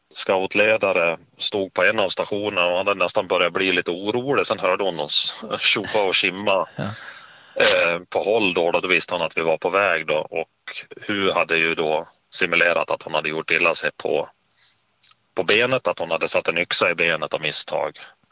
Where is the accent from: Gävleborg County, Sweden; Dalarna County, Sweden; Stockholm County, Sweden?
Dalarna County, Sweden; Jag växte upp i Dalarna.